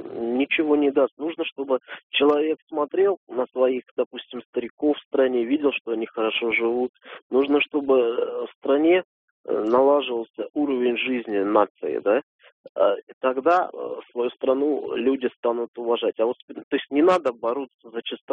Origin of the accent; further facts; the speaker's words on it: Moscow, Russia; я из Москвы.